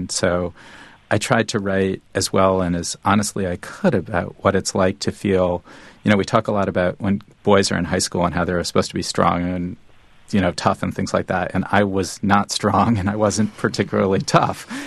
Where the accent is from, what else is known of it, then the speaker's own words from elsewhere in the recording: New Haven, Connecticut, United States; if you have one parent in New York, as I did, and then you're growing up in New Haven, necessarily, even though I was spending far more time in New Haven, your life shifts back and forth.